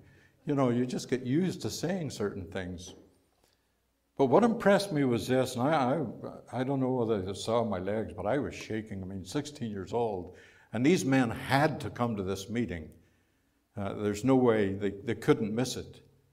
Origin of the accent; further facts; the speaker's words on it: Ireland; And of course, being Irish, we like to kid. I mean, what else can you do coming from Ireland?